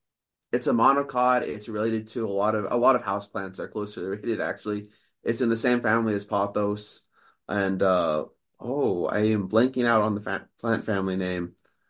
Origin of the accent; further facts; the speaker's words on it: Sacramento, California, United States; So I grew up in the Sacramento area and I got interested in agriculture because my mom's side in Philippines, they're farmers, so they grew coconuts and rice.